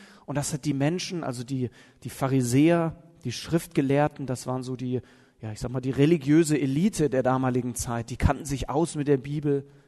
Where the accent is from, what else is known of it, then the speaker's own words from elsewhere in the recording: Heidelberg, Baden-Württemberg, Germany; es gibt immer noch eine Mannschaft da aus der Ecke, wo ich herkomme, aus Heidelberg